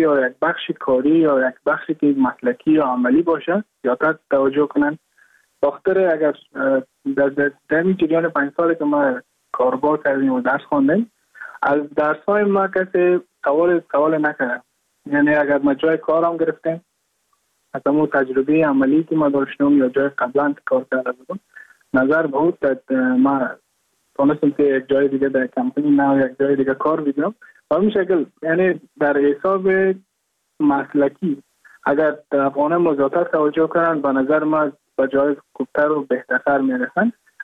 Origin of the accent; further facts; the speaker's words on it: Mazar-i-Sharif, Balkh, Afghanistan; now in Goa, India; از مزار شریف هستم، از قریه شیرآباد که از قریه درفتاده مزار شریف بخش میباشم، که که ما در سال 2019 ماه جون به هندوستان آمدم